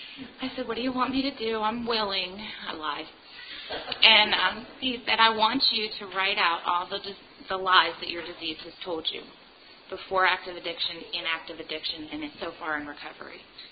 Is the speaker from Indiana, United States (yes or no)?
yes; Indiana, United States; I'm an addict from Indiana.